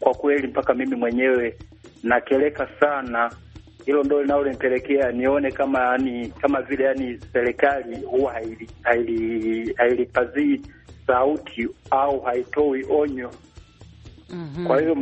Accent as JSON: {"language": "Swahili", "town": "Kitambuka", "region": "Kigoma", "country": "Tanzania", "said": "Natokea Kitambuka, mtaa wa Muhalulo, Manyovu, Kigoma, Tanzania."}